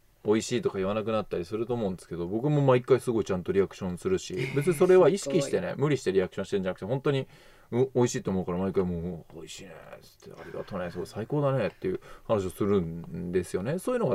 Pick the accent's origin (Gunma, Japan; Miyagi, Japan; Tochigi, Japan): Gunma, Japan; だから僕は地元の群馬に建てたいです。